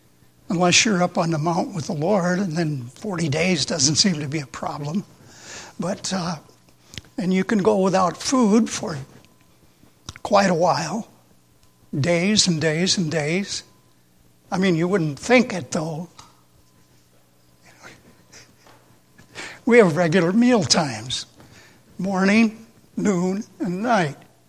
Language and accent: English; the South, United States; I grew up in the South. My mom was from Alabama. My father was from Tennessee.